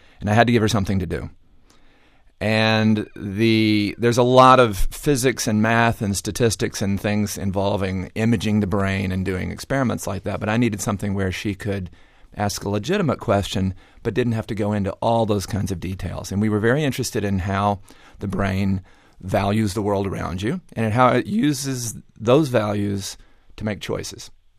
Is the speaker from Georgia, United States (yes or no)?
yes; Atlanta, Georgia, United States; I'm from Atlanta, Georgia, the home of Coca-Cola.